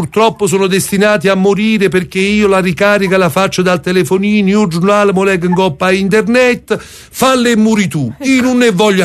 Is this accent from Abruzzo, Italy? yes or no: no; Naples, Campania, Italy; sono napoletano